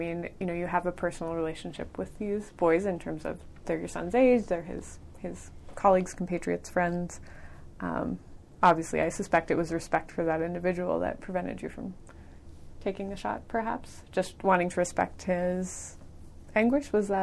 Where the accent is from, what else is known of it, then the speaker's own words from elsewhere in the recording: Colorado, United States; now in Iowa, United States; I don't know how they score them here in Iowa because I'm from Colorado, but you would score points as a team.